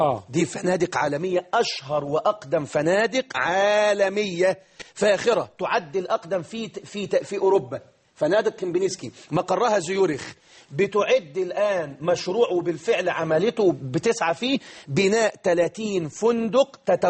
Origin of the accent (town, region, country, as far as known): Egypt